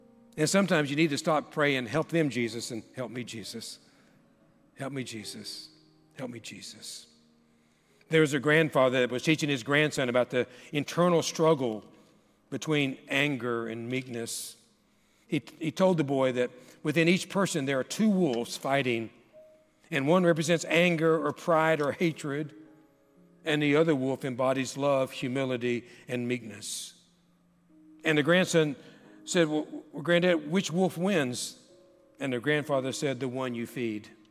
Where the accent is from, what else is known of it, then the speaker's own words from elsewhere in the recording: Kentucky, United States; Growing up in Kentucky, when I would watch the Kentucky Derby or the Preakness or the Belmont Stakes, every jockey was short, small in stature